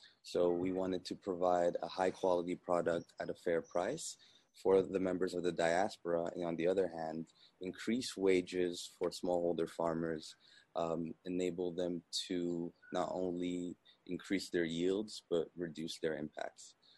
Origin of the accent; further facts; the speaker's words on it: Guinea; I had envisioned to stay in Senegal for just a couple weeks and then go back to Guinea, my home country